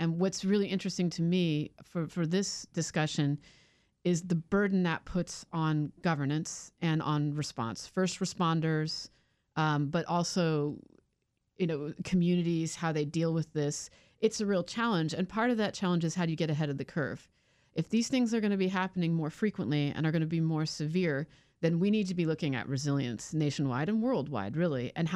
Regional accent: California, United States; we've got wildfires in California that are, you know, from my home state, that are raging out of control

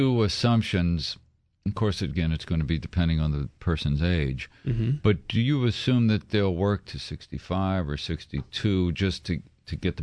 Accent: Wheaton, United States; I'm a gearhead from Wheaton.

